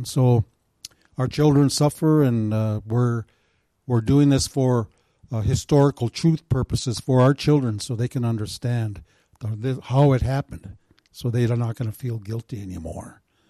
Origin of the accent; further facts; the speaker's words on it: Minnesota, United States; We have several sacred sites here. I'm from the Bede Wakantua Band, the Mittawakanen Band, and our origin here for our band, there's four bands in our Dakota, with our Dakota people